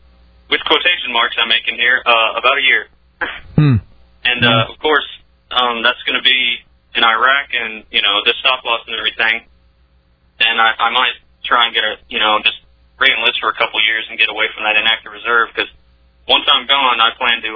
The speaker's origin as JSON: {"language": "English", "region": "Arkansas", "country": "United States", "tie": "born or raised there", "said": "there was actually more of a Mexican population in my hometown in Arkansas."}